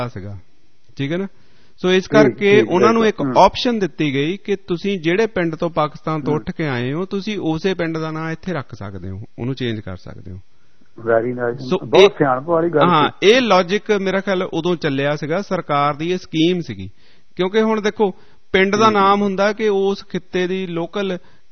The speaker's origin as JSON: {"language": "Punjabi", "town": "Nawanshahr", "region": "Punjab", "country": "India", "said": "ਕਈ ਪਿੰਡ ਸਾਡੇ ਇਲਾਕੇ ਦੇ ਵਿਚ, ਖਾਸ ਕਰਕੇ ਨਵਾਂ ਸ਼ਹਿਰ ਏਰੀਏ ਦੇ ਵਿਚ"}